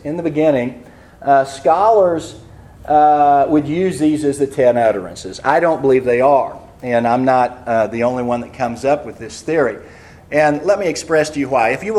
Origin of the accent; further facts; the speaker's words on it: United States; thank God I'm an American